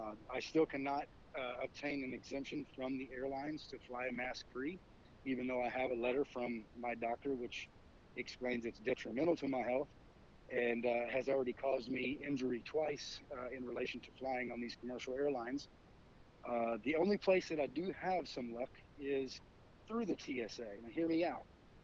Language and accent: English; Elizabethtown, Kentucky, United States; I'm from Elizabethtown, Kentucky.